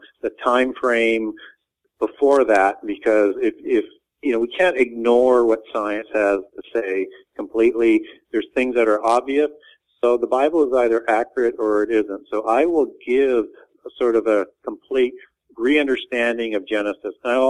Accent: Canada; I grew up in Canada, and Sasquatch is the name that we grew up

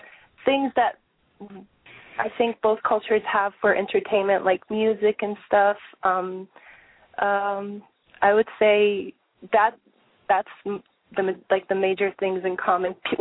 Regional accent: Kuwait; now in United States; I was raised in a Muslim family, in a traditional cultural Arabic traditional family.

